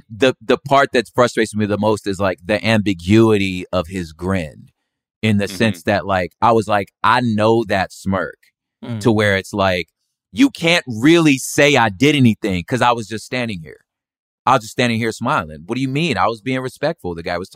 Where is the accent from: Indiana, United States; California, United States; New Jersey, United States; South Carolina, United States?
California, United States; like, you know, we're Cali kids. So, you know, I didn't come from like a Jim Crow state. You know, I'm not from the Deep South.